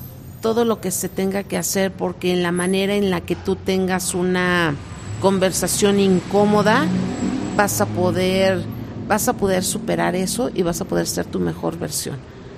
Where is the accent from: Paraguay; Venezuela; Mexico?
Mexico; Jiquipilco, State of Mexico; Quiero decirte que en mi tierra, en Jiquipilco, todavía nos saludamos, nos damos los buenos días.